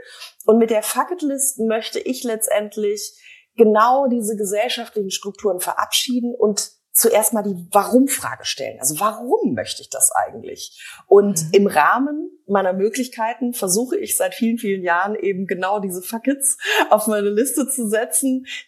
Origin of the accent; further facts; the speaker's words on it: Bavaria, Germany; Ich bin in Bayern groß geworden. Das ist ja ein sehr konservatives Bundesland.